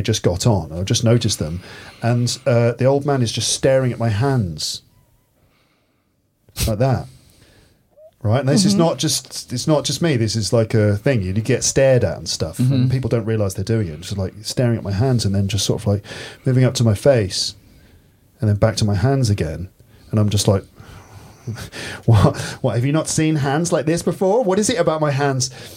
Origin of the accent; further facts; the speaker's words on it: England, United Kingdom; And I'm English as well.